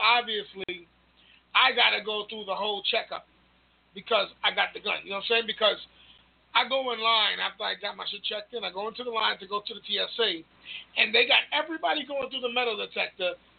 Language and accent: English; Bronx, New York, United States; All right, you can just tell I'm not from here. I'm from out of town, nigga. I'm from the Bronx, folks.